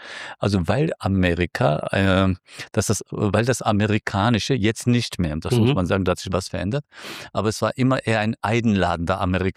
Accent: Cologne, North Rhine-Westphalia, Germany; für einen Rheinländer, und ich komme aus Köln

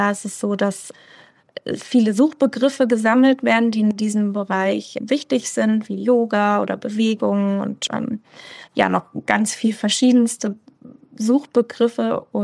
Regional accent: Bremen, Germany; ich komme ursprünglich aus dem Norden, aus Bremen, und habe dann aber, ja, ich sag mal, einen Kreis durch Deutschland gezogen.

